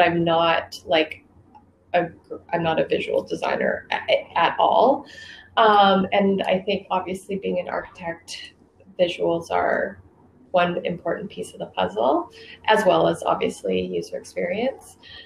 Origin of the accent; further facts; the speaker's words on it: Calgary, Alberta, Canada; I grew up in Calgary, and so I was always really drawn to animals and the environment and stuff like that.